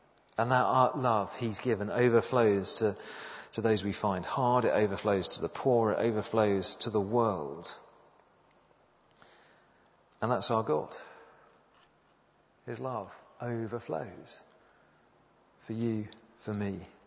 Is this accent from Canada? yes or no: no; United Kingdom; And partly by being British, and being a man, that's two problems I've got.